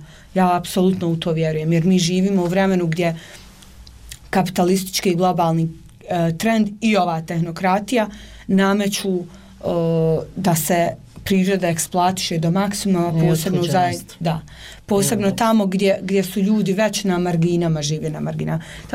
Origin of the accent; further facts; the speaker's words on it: Kakanj, Federation of Bosnia and Herzegovina, Bosnia & Herzegovina; Ja nisam iz Sarajeva, ja sam Kakanjka, tamo sam odrasla i rođena, studirala sam negdje drugo